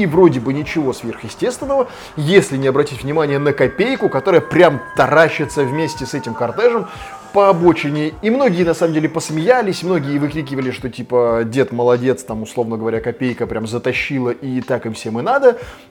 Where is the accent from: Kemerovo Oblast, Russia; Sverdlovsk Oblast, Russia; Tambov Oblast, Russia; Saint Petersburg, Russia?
Saint Petersburg, Russia; Но как коренной петербуржец могу лишь посмеяться